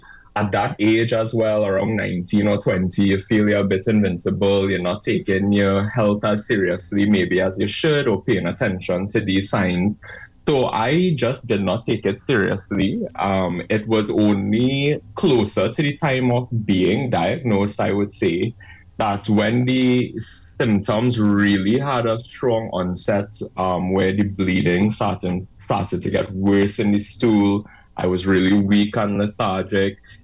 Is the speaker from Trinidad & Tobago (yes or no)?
yes; South Trinidad, Trinidad & Tobago; I'm 31 years old. I'm from South Trinidad. I currently reside in San Fernando.